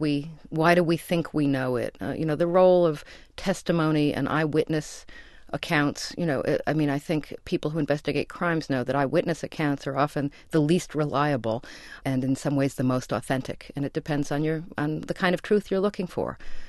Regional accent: New York City, New York, United States; Well, I grew up in New York City always knowing that, like most of the women who worked in the garment trade, she did not

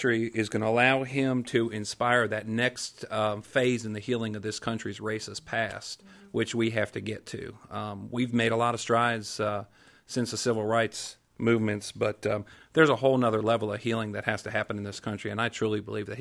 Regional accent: Roanoke, Virginia, United States; from Roanoke

